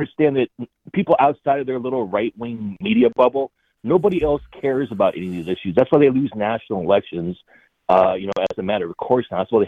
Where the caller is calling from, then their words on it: California, United States; I'm calling from California, a place where assault weapons are illegal and marijuana is legal.